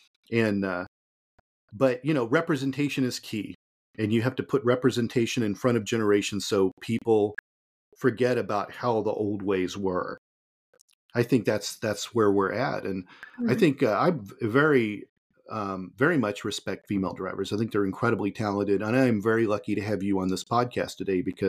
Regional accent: Indiana, United States; growing up in the Midwest in Indiana, the Midwest, the Southeast, very popular places for racing

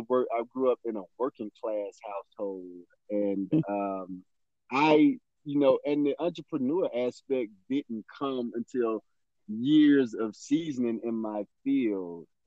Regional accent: Decatur, Georgia, United States; I am born and raised. I am a proud native of Decatur, Georgia. For those you don't know, that city is about 15 minutes east of the city of Atlanta.

